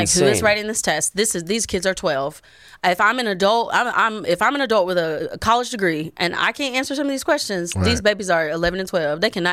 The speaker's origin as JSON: {"language": "English", "region": "Tennessee", "country": "United States", "tie": "born or raised there", "said": "I grew up in Tennessee. That's what I'm saying. I grew up in Tennessee. I remembered having TCAP."}